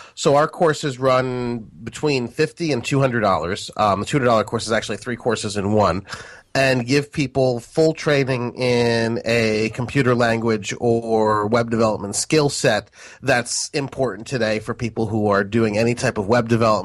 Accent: Trumbull, Connecticut, United States; also born or lived in Westport / Texas; I grew up in Trumbull and Westport. So, you know, coming back to Connecticut and coming to the Hartford area seemed very, very natural for me because this feels and more like home.

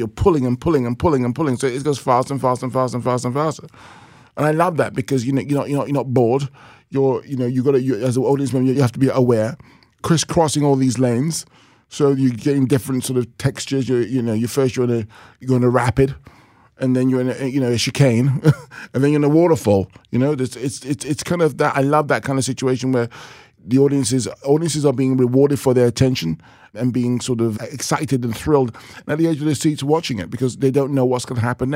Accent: London, United Kingdom; as a 13-year-old black child growing up in London

